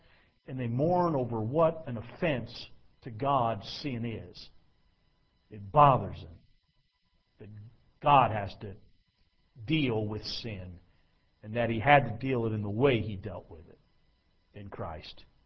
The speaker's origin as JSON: {"language": "English", "region": "New Jersey", "country": "United States", "said": "I know I sound sarcastic. I'm from New Jersey. I can't help it. Everything I say sounds sarcastic."}